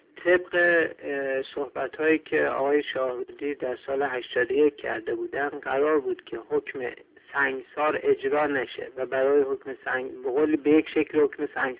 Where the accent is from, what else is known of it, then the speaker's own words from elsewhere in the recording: Iran; به عنوان یک انسان، به عنوان یک ایرانی از خودم سوال میکنم